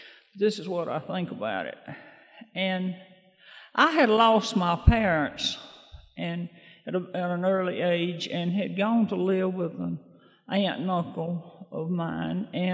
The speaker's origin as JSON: {"language": "English", "region": "Alabama", "country": "United States", "said": "And I'm from Alabama. I saw we had a good representation from Alabama here tonight."}